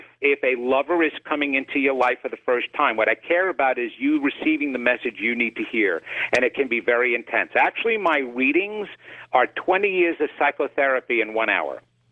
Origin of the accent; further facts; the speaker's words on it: New York, United States; Yeah, you're on the West. I'm from the East. It is so hard breaking through another New Yorker